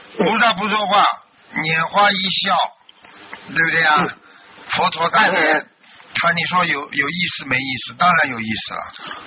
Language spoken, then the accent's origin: Chinese; China; moved away; 当时我们小的时候在中国看的这个电影嘛